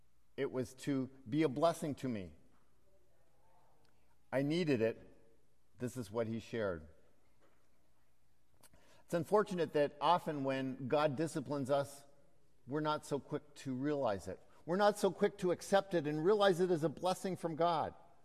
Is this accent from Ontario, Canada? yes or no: yes; Toronto, Ontario, Canada; I grew up in Toronto